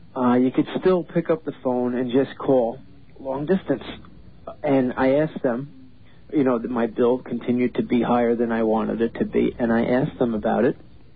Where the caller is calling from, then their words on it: New York, United States; Yeah, Long Island, Suffolk County.